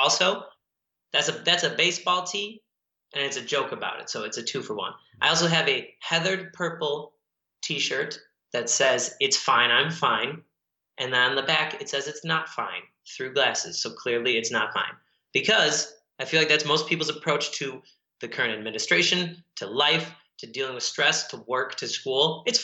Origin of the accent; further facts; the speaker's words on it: Midwest, United States; because I grew up in the Midwest, so I tend to know like Midwest and East Coast stuff.